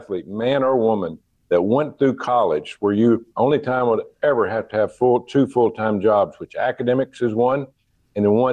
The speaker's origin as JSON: {"language": "English", "region": "Arkansas", "country": "United States", "said": "I'm a kid from Arkansas that not going to have a lot of opportunities."}